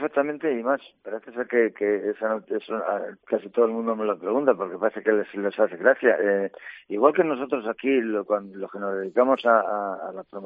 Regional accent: Socuéllamos, Castilla-La Mancha, Spain; now in Burgos, Spain; Yo a Burgos llevo 46 años aquí en Burgos, lógicamente conozco más gente aquí que en mi tierra, pero lo que tengo muy claro, mis raíces están donde están, mis raíces son socuellaminas

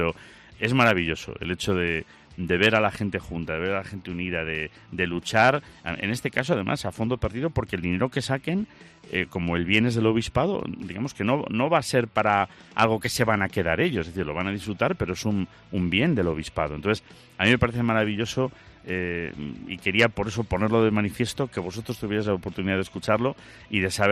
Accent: Spain; como los españoles somos así

